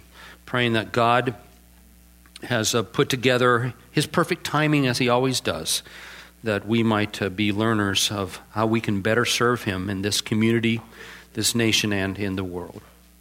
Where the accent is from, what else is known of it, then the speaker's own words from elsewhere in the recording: Indiana, United States; moved away as an adult; now in Arizona, United States; I was born and raised in Porter County and then moved to Arizona. And so all my life until the age of 41, I didn't have to put up with this insanity.